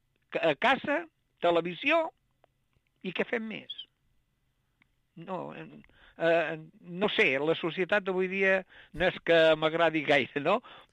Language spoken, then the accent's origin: Catalan; Arbúcies, Catalonia, Spain; Jo sóc d'Arbúcies, un poble que ara tenim 7.000 habitants, no?